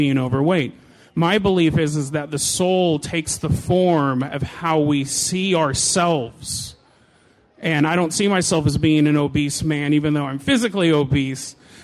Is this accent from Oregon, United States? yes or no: yes; Hood River, Oregon, United States; I'm from Hood River, Oregon.